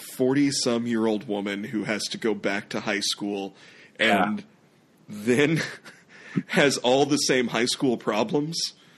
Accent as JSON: {"language": "English", "country": "United States", "said": "I love a good dick and fart joke. I'm an American."}